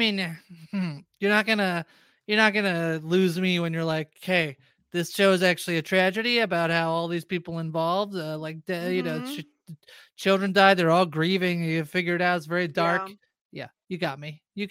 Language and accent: English; Canada; born there; I was born in Canada. Yeah, I'm born in Canada